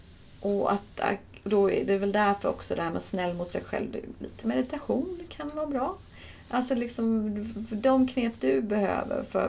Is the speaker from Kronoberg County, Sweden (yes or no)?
yes; Älmhult, Kronoberg County, Sweden; Jag kommer från Älmhult, IKEA kommer ifrån.